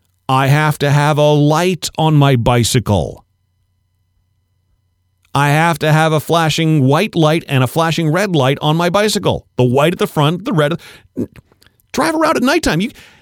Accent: Nepean, Ontario, Canada; By the way, growing up in Nepean, if you grew up in Nepean, you had to have a bike license.

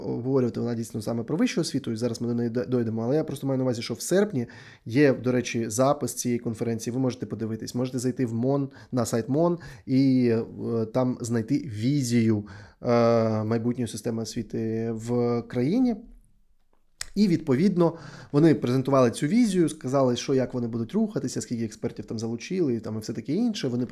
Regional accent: Donetsk, Donetsk Oblast, Ukraine; в сенсі, моє рідне місто і зараз є Донецьк.

